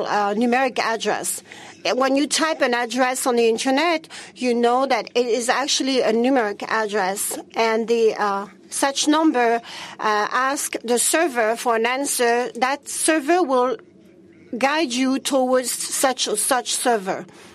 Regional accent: Mauritania; I am from Mauritania, and I work for an organization which deals with internet and women

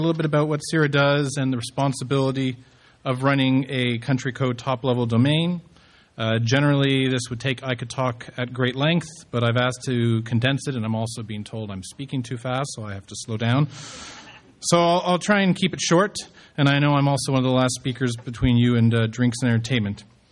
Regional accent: Toronto, Ontario, Canada; welcome you to Toronto, my home city. It's where I was born and raised, and it's still my hometown

